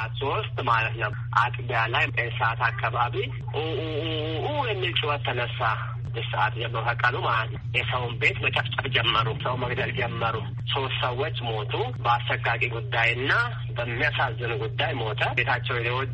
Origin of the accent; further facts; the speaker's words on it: Ziway Dugda, Oromia, Ethiopia; እኔ አሁን ያለሁት ኦሮሚያ ክልል ዝዋይ ዱግዳ ወረዳ 01 ቀበሌ